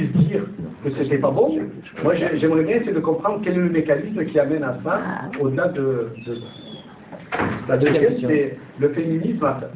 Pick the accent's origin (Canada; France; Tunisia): France; Avignon, Provence-Alpes-Côte d'Azur; moi je viens d'Avignon